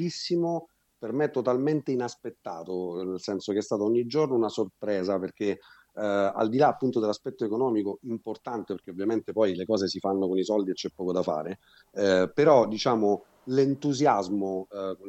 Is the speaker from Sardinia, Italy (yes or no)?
no; Sicily, Italy; io da buon siciliano del sud, ogni tanto sono melanconico, no?